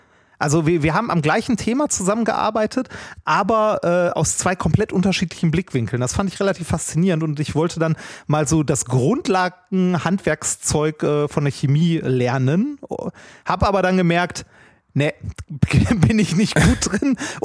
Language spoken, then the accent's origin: German; Essen, North Rhine-Westphalia, Germany; Ja, ich komme aus Essen